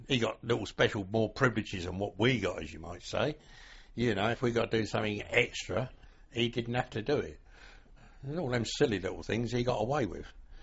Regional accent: Hartford, United States; he come from Ware, where we came from Hartford, and we knew each other when we used to play football

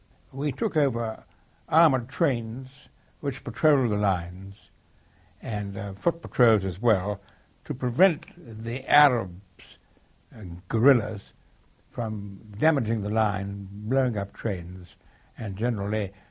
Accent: Chester, North West England, United Kingdom; born there; A small suburb of Chester called Upton, on August the 31st, 1915.

